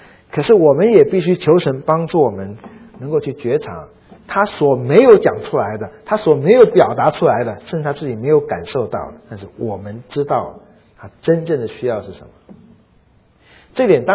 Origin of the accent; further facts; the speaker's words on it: Taiwan; 我是来自于台湾的背景